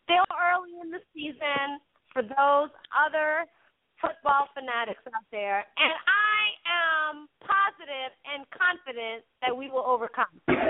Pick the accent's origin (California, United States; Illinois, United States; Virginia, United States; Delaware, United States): California, United States; My team is the San Francisco 49ers, born and raised in the Bay.